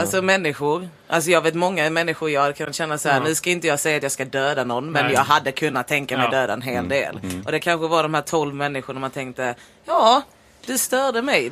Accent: Lund, Skåne, Sweden; now in Stockholm, Sweden; jag märker ju skillnaden på fåglarna i Stockholm och fåglarna hemma i Lund liksom. Mm. Och Lund är lite av en småstad, hur mycket man än tror att det är en stor stad.

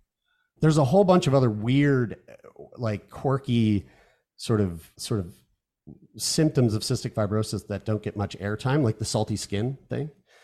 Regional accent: Newfoundland and Labrador, Canada; We're all from Newfoundland.

